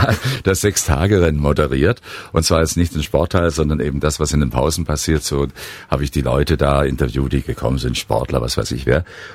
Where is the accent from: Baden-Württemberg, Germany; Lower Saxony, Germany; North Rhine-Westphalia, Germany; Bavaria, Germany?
North Rhine-Westphalia, Germany; Cologne; ich komme aus Köln.